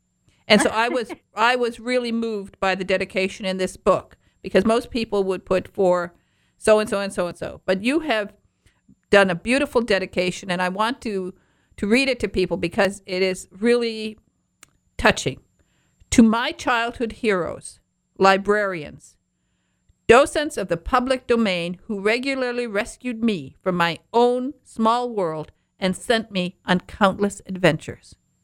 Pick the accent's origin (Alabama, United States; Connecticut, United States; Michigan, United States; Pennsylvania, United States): Michigan, United States; I was born in Michigan's Upper Peninsula.